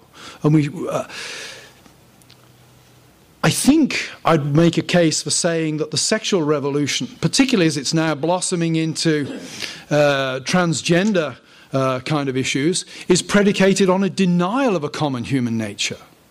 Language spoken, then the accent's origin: English; United Kingdom; now in United States; I'm a British guy coming to America from the outside